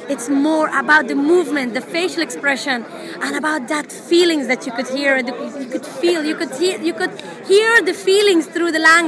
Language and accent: English; Afghanistan; now in London, United Kingdom; I'm originally from Afghanistan.